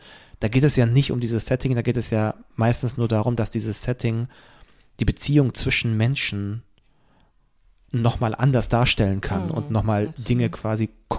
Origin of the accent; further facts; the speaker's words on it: Pforzheim, Baden-Württemberg, Germany; der hat sich S gekauft in der Buchhandlung in Pforzheim, wo ich herkomme ursprünglich.